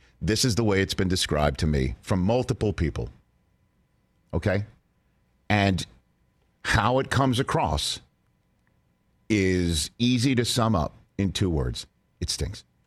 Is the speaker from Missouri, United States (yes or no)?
no; New York City, New York, United States; I'm a kid from New York City to work the U.S. Open.